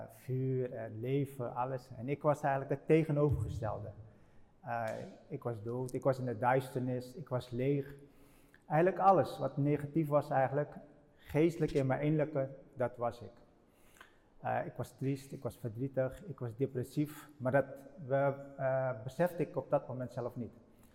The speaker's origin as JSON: {"language": "Dutch", "town": "Rotterdam", "region": "South Holland", "country": "Netherlands", "said": "waar kom je vandaan? Zijn van Rotterdam."}